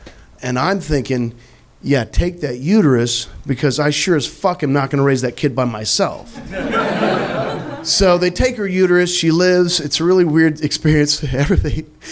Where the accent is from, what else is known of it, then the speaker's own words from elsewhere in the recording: Missouri, United States; I'm from Missouri.